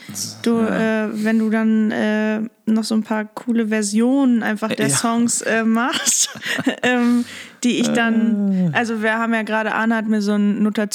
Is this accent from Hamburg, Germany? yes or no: yes; Hamburg, Germany; wir kommen aus Hamburg.